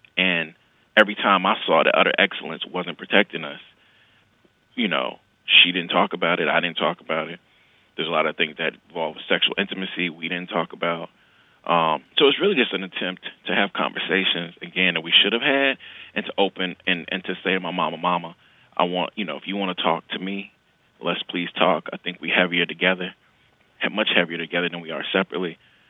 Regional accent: Mississippi, United States; Because I'm from the Deep South, from Mississippi.

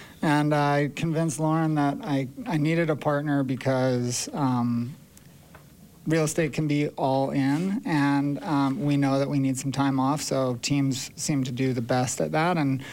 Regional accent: Park City, Utah, United States; I grew up in Park City.

